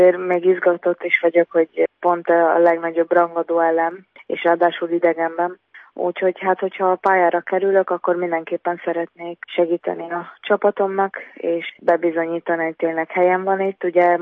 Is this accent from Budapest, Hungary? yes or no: no; Dunaújváros, Fejér, Hungary; Érzelmileg igen, mert ugye én ott nőttem fel, nekem odaköt a családom